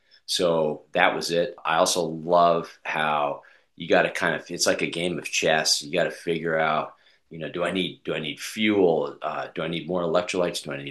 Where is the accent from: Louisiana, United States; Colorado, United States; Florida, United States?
Colorado, United States; As funny as it is, too, I grew up in Colorado.